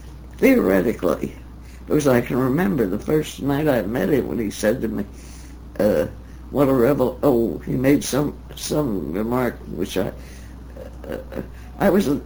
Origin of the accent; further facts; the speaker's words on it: Philadelphia, Pennsylvania, United States; which mentioned I came from Philadelphia, so some stringer sent the story to Philadelphia